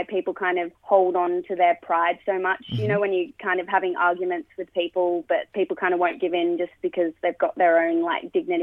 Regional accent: Cronulla, New South Wales, Australia; Cronulla is my hometown.

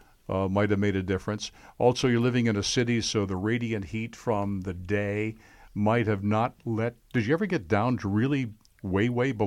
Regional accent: Northeast, United States; And when I was a kid, and I grew up in the Northeast, we called it Jack Frost.

